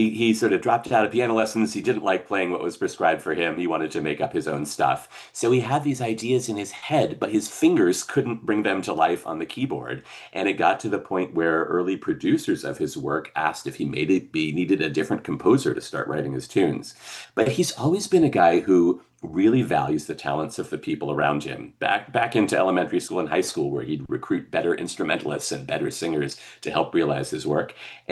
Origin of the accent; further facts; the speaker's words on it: Oregon, United States; I grew up in Oregon, going to OSF in Ashland every summer with my family. And when I moved back to Oregon to become a professor